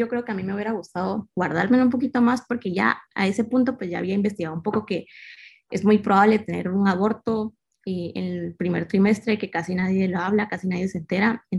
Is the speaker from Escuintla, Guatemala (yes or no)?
yes; Escuintla, Guatemala; Yo soy de Escuintla, es un departamento que está a 90 kilómetros de la ciudad, o sea, tampoco es que estuviera tan lejos, pero bueno, crecí en este pequeño pueblo y crecí muy, muy encerrada en la casa